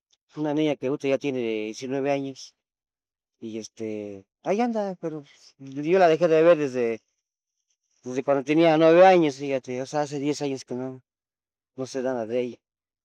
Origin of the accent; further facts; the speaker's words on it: Puebla, Mexico; Mira, yo soy de Puebla, Puebla.